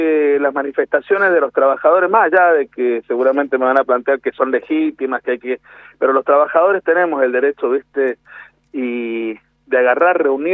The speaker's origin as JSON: {"language": "Spanish", "region": "Mendoza", "country": "Argentina", "said": "somos mendocinos, y sabemos que nosotros también vivimos el turismo."}